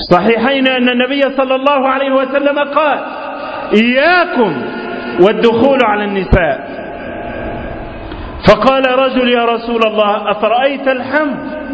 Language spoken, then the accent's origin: Arabic; Egypt; بلدنا مصر